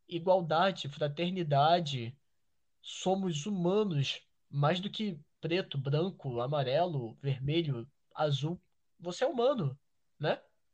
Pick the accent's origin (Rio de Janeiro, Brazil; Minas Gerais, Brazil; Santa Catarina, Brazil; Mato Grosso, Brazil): Rio de Janeiro, Brazil; Búzios; eu nasci no Rio. Minha mãe, ela morava no Morro da Mineira. Viemos para Búzios.